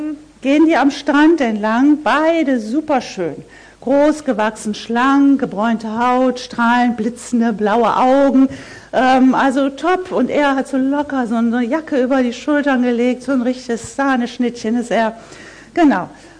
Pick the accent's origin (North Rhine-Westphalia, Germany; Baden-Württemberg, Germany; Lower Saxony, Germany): North Rhine-Westphalia, Germany; bei uns im Ruhrpott, sagt man